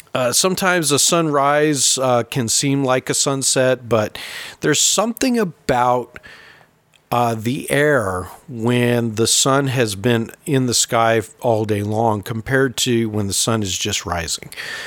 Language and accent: English; West Coast, United States; growing up on the West Coast, you know, we had our sunsets over the water.